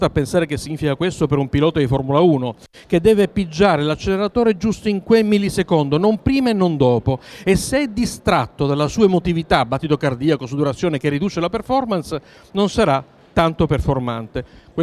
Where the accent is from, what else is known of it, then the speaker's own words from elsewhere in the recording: Palermo, Sicily, Italy; Da buon palermitano, ovviamente si vede perché si vende.